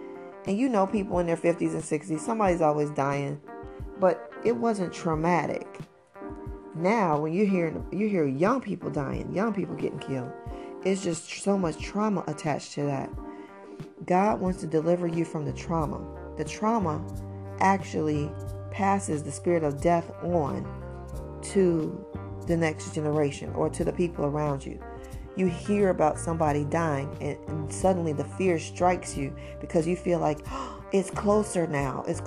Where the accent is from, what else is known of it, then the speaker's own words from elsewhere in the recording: Chicago, Illinois, United States; So this morning I was thinking about my family out of Chicago. That's where I'm from. I'm from the Auburn-Gresham neighborhood, and that's like the worst crime area in Chicago right now.